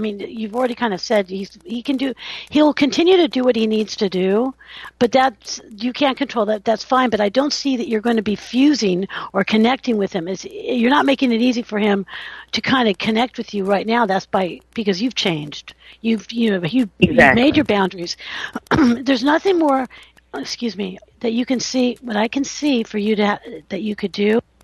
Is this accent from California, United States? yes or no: yes; California, United States; Hello, California. Are you there? My hometown. Where are they? Hello. I know. You know our Californians.